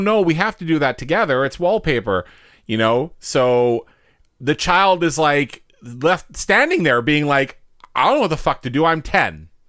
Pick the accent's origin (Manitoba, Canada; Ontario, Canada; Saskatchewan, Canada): Manitoba, Canada; Winnipeg; So, like, Moors for me growing up in Winnipeg was in a mall.